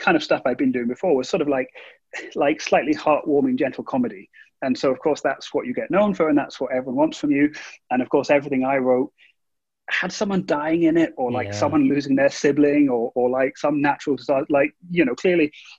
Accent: Scotland, United Kingdom; I grew up in Scotland and, you know, we don't have natural disasters.

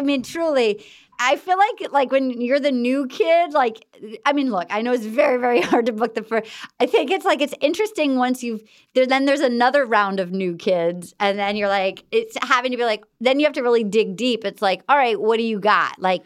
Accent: Rhode Island, United States; I always loved New York City. My family had, like, I grew up in Rhode Island, but my family was from New York.

